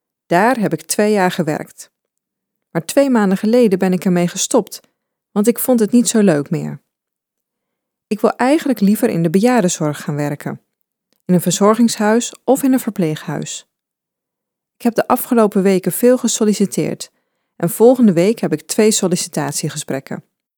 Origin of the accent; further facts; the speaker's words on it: United States; Dutch is a second language; moved away as an adult; now in Netherlands; ik kom uit Amerika. Direct na mijn middelbare school ben ik met mijn ouders en mijn broertje naar Nederland gekomen, omdat mijn vader hier een baan kreeg. Ik heb snel Nederlands geleerd